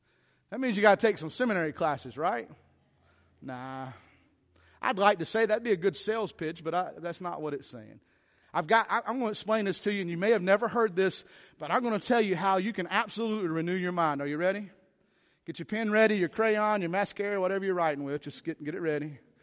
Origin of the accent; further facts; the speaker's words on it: North Carolina, United States; It's hard for me to say. I'm a hillbilly from North Carolina.